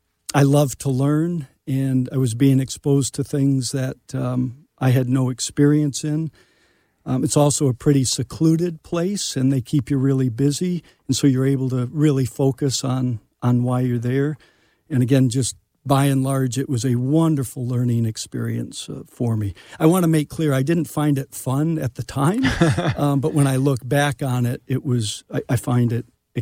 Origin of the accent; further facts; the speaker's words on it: Michigan, United States; I grew up in Michigan.